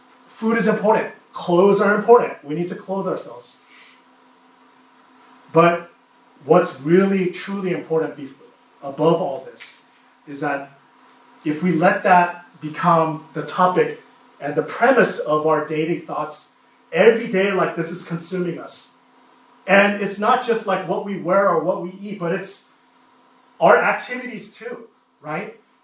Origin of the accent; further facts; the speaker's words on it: Hawaii, United States; born there; also born or lived in Texas; But I was born in Hawaii, but I moved to Texas.